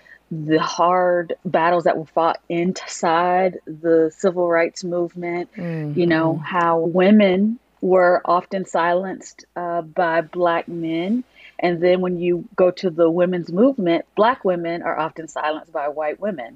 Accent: Atlanta, Georgia, United States; Well, I'm from Atlanta

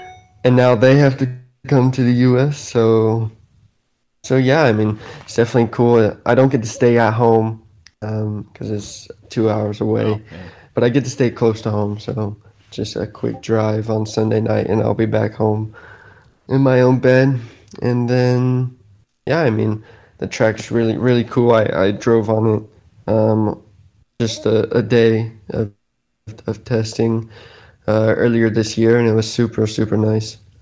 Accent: United States; But I've always wanted to race in America as well. So yeah, it'd be cool to end my career in my home country as well.

